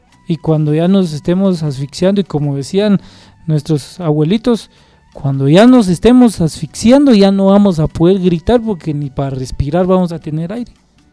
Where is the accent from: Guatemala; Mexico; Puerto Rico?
Guatemala; San Marcos; yo soy de acá de San Marcos